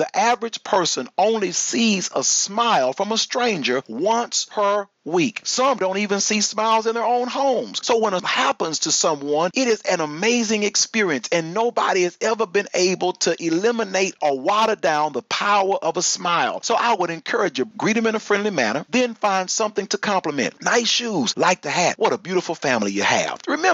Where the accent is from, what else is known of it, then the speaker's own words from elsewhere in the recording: Texas, United States; Again, I'm a Texan, and Texans by nature are friendly.